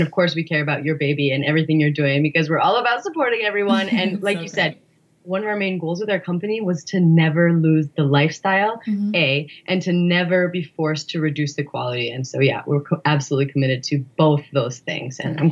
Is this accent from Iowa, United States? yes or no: no; Montana, United States; moved away as an adult; And I came from Montana, so this feels like home.